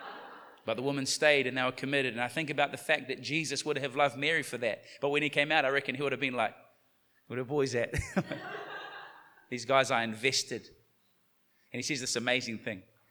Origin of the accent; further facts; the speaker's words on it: New Zealand; as a New Zealander living in New Zealand at the time